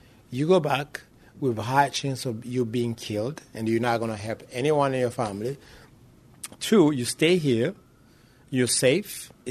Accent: Burundi; English is a second language; now in United States; When I first came, I didn't speak any English. Most people in Burundi speak Kirundi.

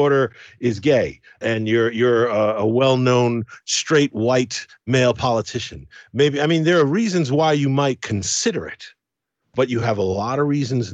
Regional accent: United Kingdom; because I'm Caribbean, I'm British, I've got mixed blood in me.

